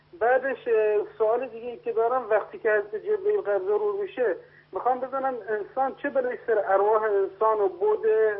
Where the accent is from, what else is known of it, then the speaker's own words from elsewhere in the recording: Khorramshahr, Khuzestan, Iran; البته من از خوزستانم، حالا از خرمشهرم مزاحمتون میشم.